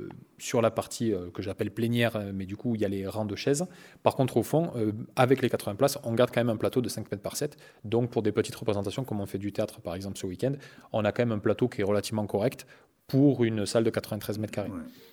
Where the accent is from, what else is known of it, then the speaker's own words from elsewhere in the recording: Occitanie, France; now in Cunac, France; Donc j'habite à 20-30 minutes de Técou. Enfin, je suis né à 20-30 minutes de Técou, mais aujourd'hui, j'habite à Cunac, à côté d'Albi. Donc je suis à 20-30 minutes. À la base, moi, je suis du Tarn.